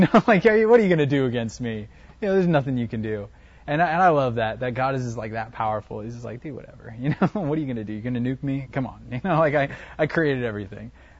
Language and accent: English; Tucson, Arizona, United States; when you're growing up in Tucson and stuff, you know about, I went to CDO